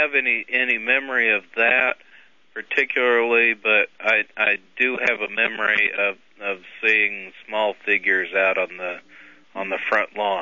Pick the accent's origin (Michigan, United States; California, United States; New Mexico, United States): New Mexico, United States; Albuquerque; born there; I was born in Albuquerque, and my grandfather worked at the Air Force base there.